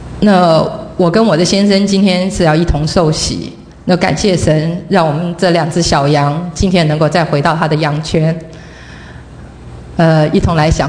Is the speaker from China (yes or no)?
no; Taiwan; moved away as an adult; now in United States; 因为我从来也没想到说我会从台湾来到美国。